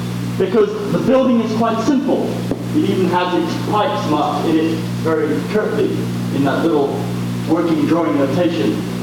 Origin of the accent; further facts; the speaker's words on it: England, United Kingdom; now in Princeton, United States; Before then, I came from England, so you'll excuse sometimes my strange, anachronistic form of speech